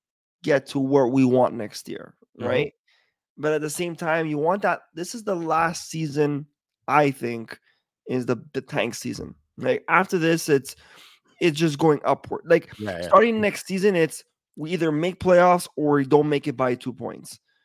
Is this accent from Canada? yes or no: yes; Quebec, Canada; I'm not trying to be biased here because I'm from Quebec or whatever.